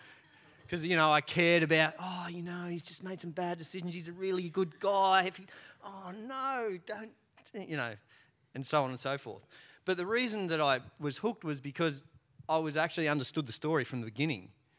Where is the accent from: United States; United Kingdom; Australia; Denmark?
Australia; I'm an Aussie.